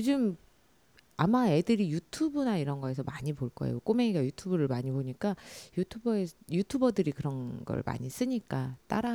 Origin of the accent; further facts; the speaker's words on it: Jeonju, North Jeolla, South Korea; 나 전주에서 왔어요. 일부러 사투리 써요. 그게 좀 강해요.